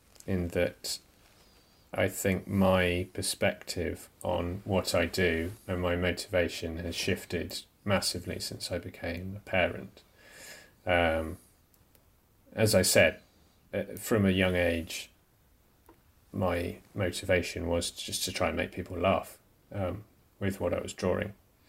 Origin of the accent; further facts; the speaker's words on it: United Kingdom; rather than being British and polite about it or trusting that the NHS was in any way competent